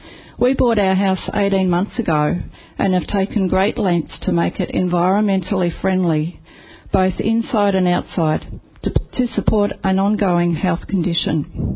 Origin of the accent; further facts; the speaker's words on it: Redland Bay, Queensland, Australia; I'm from Redland Bay.